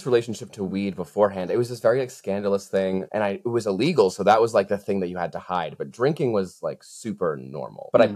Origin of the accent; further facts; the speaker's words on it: New York, United States; I grew up on Long Island, the like pinnacle of suburban middle-class white culture where binge drinking is the norm.